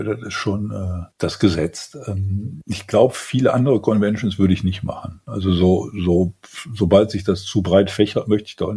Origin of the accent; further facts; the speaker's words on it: Wuppertal, North Rhine-Westphalia, Germany; Also ich bin in Wuppertal groß geworden.